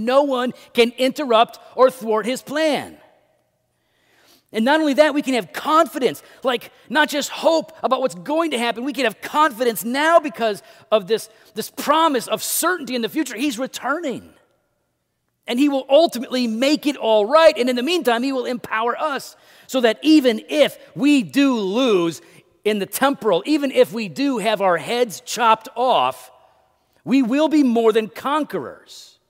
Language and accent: English; United States; I hope, as an American, I hope all of my friends love and value the Constitution and the Bill of Rights.